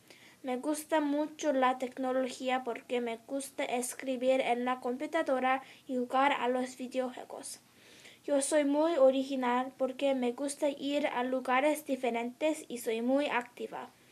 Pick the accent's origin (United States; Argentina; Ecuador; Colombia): United States; Gwinnett, Georgia; Spanish is a second language; now in Fulton, United States; Soy de Gwinnett, Georgia, pero vivo en Fulton, Georgia.